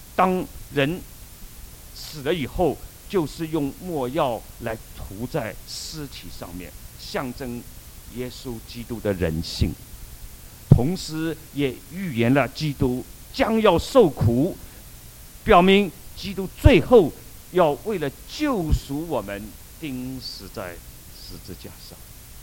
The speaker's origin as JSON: {"language": "Chinese", "country": "China", "said": "我们中国人呢有句话：“千里送红鹅毛，礼轻情意重。”"}